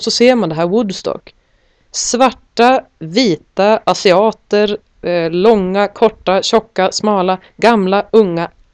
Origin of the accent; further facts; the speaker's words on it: Norrland, Sweden; jag kommer ju från Norrland.